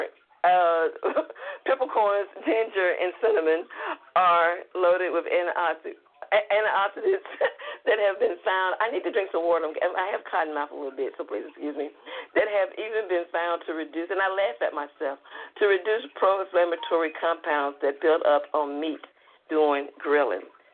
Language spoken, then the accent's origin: English; the South, United States; accent: Southern; That's one reason why I've been getting tongue-tied with my southern accent.